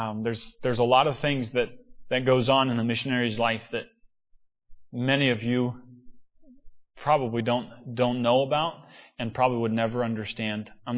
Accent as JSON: {"language": "English", "town": "Cape Girardeau", "region": "Missouri", "country": "United States", "tie": "born or raised there", "said": "I'm right south of St. Louis, was where I grew up in Cape Girardeau. My folks moved closer to St. Louis, to Festus, Missouri."}